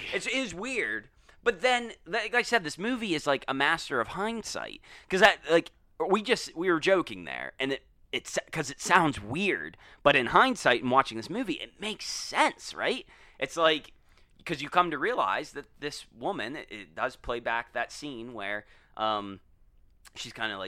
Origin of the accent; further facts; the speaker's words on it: Kansas, United States; I don't know. I'm from Kansas. I talk like I'm from Brooklyn.